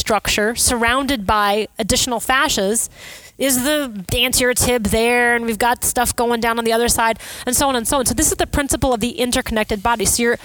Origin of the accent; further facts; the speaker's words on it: New Orleans, Louisiana, United States; I just want you to know I'm originally from New Orleans, so this is my Mardi Gras moment.